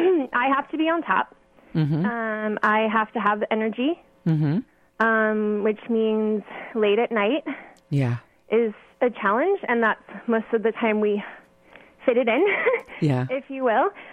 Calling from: El Cerrito, California, United States; I'm calling from El Cerrito here.

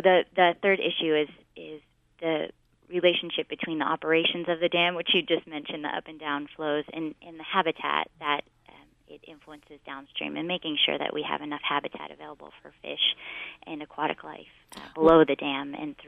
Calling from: Arizona, United States; I'm calling from Arizona, and so I'm calling from a hotel room.

